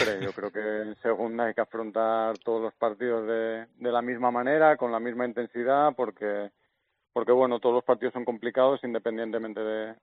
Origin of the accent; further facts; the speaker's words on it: Salinas, Asturias, Spain; yo empecé en el Hispano de Castrillón, si es verdad, es el pueblo más cercano a Salinas, que es Piedras Blancas, yo soy de Salinas, y empecé ahí, pero bueno, prontito ya con 10 años me fui al Real Oviedo